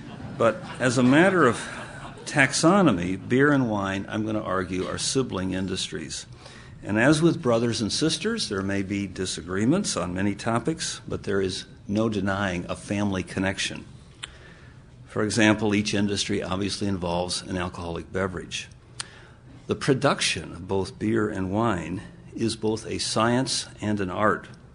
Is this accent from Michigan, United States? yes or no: yes; Michigan, United States; Now, when I go back to my home state now, I still have family there.